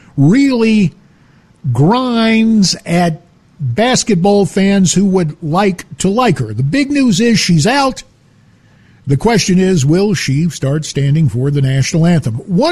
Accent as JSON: {"language": "English", "region": "Arizona", "country": "United States", "tie": "born or raised there", "said": "Slamming my home state of Arizona, where the election process in Maricopa County"}